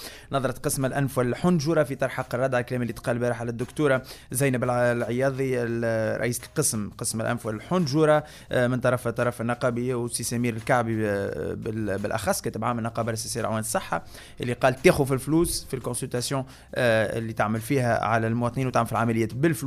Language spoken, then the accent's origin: Arabic; Tunisia; واحد من أقوى الأقسام اللي كانت عندنا في تونس